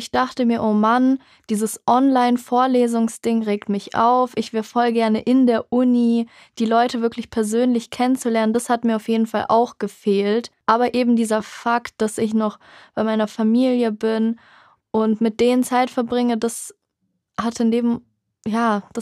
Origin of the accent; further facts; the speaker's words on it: Heidelberg, Baden-Württemberg, Germany; ich habe halt die ersten zwei Semester noch zu Hause gewohnt. Ich komme ja aus Heidelberg.